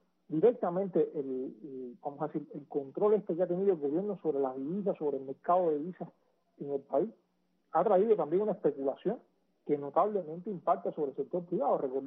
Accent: Cuba; consumidores somos todos los cubanos en nuestro país

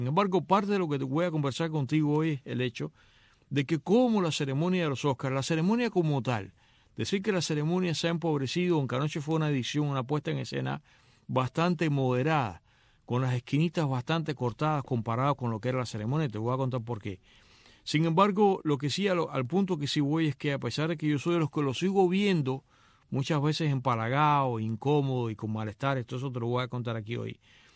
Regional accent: Cuba; moved away; una cosa de la cual yo salí huyendo de Cuba

